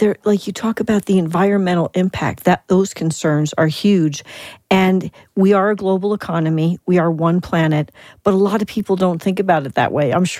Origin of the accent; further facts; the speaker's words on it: East Coast, United States; Maybe that's because I'm from the East Coast.